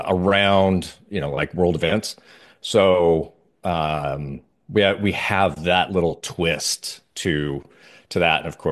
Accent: Utah, United States; I'm from Utah, so like small town.

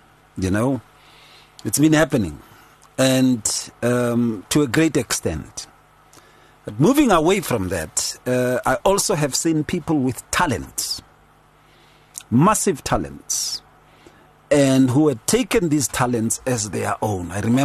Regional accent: Atteridgeville, Gauteng, South Africa; I come from Attridgeville.

